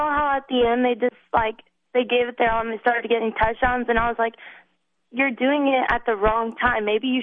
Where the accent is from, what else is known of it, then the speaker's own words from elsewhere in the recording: New Jersey, United States; now in Atlanta, United States; I'm from New Jersey and I live in Atlanta, but I'm always going to be a Giants fan